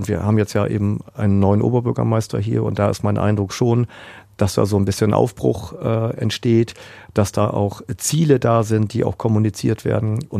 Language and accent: German; Northern Germany, Germany; ich komme ja aus Norddeutschland und die Stadt, in der ich geboren bin, ist jetzt auch nicht auf Rosen gebettet.